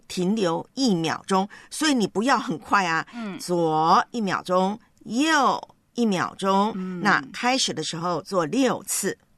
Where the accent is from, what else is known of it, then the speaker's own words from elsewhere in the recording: Taiwan; 因为我忙着看我的老家台湾的新闻。